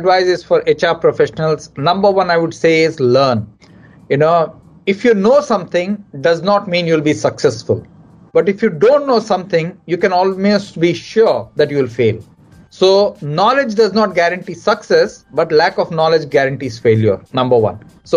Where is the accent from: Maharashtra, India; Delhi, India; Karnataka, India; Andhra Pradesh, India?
Karnataka, India; Bengaluru; Bangalore any day because that's my hometown.